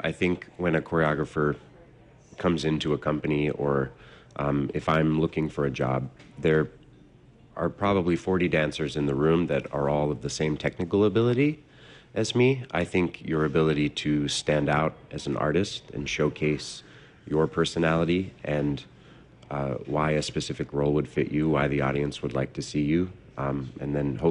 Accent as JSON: {"language": "English", "region": "Maine", "country": "United States", "lives_now": "Kansas City, United States", "said": "I am from Maine originally. My wife and I and two children live in Kansas City."}